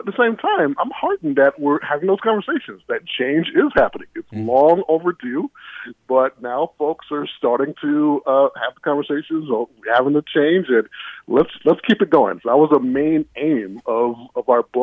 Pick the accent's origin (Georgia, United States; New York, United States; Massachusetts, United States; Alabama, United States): Georgia, United States; moved away; So I grew up in the South. As you mentioned, it's very different racial climate in Georgia, where I was from.